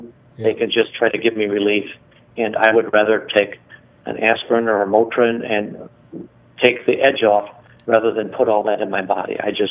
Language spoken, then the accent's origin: English; Chicago, Illinois, United States; now in Arizona, United States; I grew up and born and raised in Chicago, retired from there. I live in Arizona.